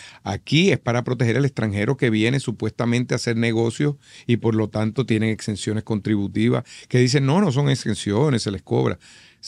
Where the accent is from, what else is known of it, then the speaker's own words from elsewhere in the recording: Puerto Rico; yo soy un actor puertorriqueño y actúo para los puertorriqueños. No hablo inglés fluidamente